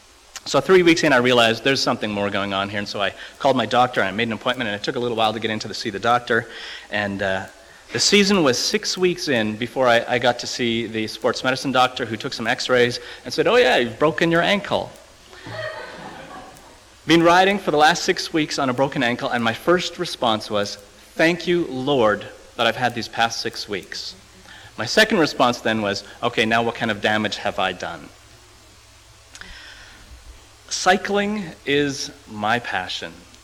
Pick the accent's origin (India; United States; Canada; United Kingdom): Canada; Winnipeg, Manitoba; I'm from Winnipeg. Back in Winnipeg, I've lived there for about 15 years now or so.